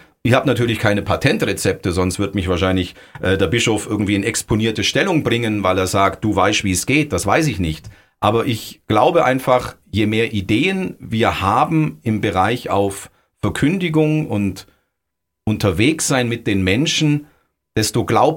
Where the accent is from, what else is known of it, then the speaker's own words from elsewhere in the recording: Augsburg, Bavaria, Germany; now in Friedberg, Germany; als Augsburger, der jetzt in Friedberg lebt, trotzdem wieder in Augsburg arbeiten zu können